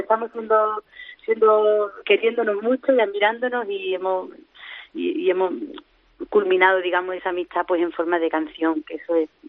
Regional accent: Andalusia, Spain; accent: Andalusian; yo iba con mi acento andaluz, que a ellos les sonaba dulce, les sonaba bonito también.

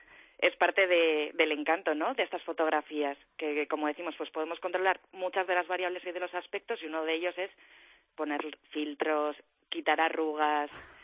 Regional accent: Spain; los españoles somos los europeos que más autofotos nos sacamos.

